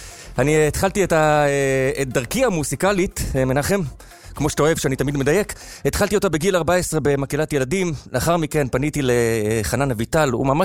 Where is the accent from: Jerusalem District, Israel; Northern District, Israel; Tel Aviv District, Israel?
Jerusalem District, Israel; Jerusalem; אני גדלתי בירושלים, בירושלים בקודש.